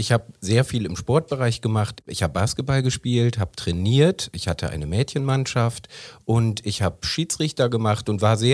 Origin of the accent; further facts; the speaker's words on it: Nödike, Lower Saxony, Germany; sind dann aber nach circa 1-2 Jahren nach Nödeke gezogen und seitdem bin ich dann in Nödeke aufgewachsen, ganz genau.